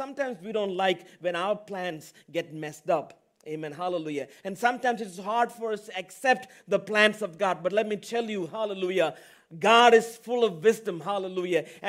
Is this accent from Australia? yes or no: no; India; English is a second language; also born or lived in Middle East; now in United States; I was born in the Middle East, went back to India because I'm from India.